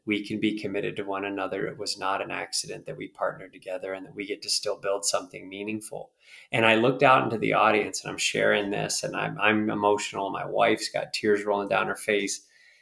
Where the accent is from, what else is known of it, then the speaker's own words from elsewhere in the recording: Pennsylvania, United States; I was a sexually abused little boy growing up in Pennsylvania.